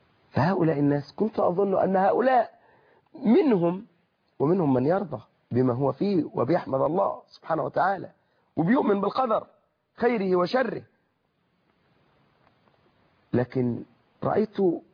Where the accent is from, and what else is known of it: Egypt; accent: Egyptian